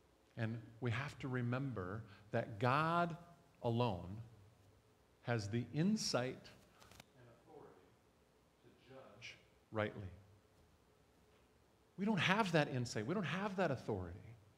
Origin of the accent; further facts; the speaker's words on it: Jenison, Michigan, United States; When I grew up in Jenison, if you mowed your lawn on Sunday, boy, would the neighbors talk.